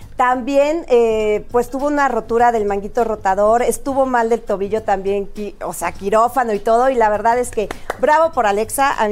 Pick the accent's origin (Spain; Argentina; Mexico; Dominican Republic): Mexico; Puebla; Yo soy poblana. Ajá. Soy pipote.